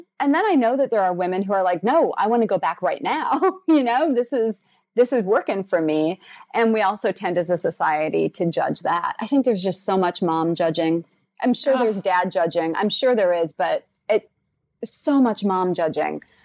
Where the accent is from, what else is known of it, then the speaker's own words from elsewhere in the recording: South Dakota, United States; moved away as an adult; We were living in LA, and I'm originally from South Dakota.